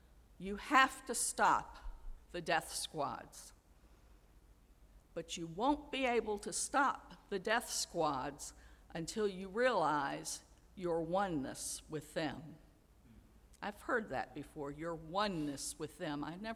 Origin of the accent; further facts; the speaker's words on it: Charlottesville, Virginia, United States; and most recently in my hometown of Charlottesville.